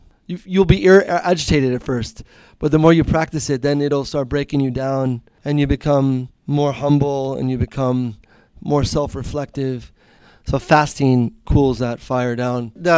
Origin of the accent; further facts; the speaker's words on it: Miami Beach, Florida, United States; I was born in Miami, Florida, in a place called Coconut Grove. Pretty much a tourist spot now. It's like in Dade County. And I was born in Mount Sinai Hospital. And it's basically grew up on the Miami Beach.